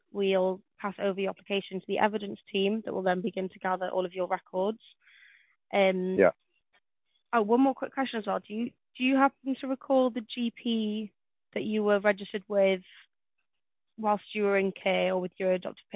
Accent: Wales, United Kingdom; now in England; so I'm Welsh, and since coming over to England

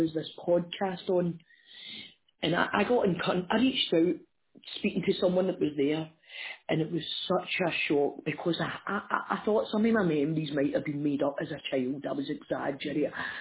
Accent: Glasgow, Scotland, United Kingdom; Yeah, it's in Glasgow. It's a very deprived area where it was back then.

